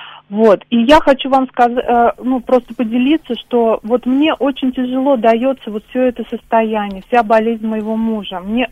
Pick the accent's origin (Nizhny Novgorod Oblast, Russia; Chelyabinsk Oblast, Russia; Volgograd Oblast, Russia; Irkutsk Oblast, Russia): Nizhny Novgorod Oblast, Russia; Nizhny Novgorod; мне 39 лет, я из Нижнего Новгорода.